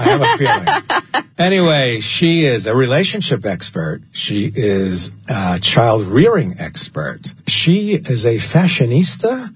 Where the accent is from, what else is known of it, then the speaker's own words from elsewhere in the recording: New York, United States; accent: New York; And she thought because of my New York accent, I'd be saying Brianna, but I don't.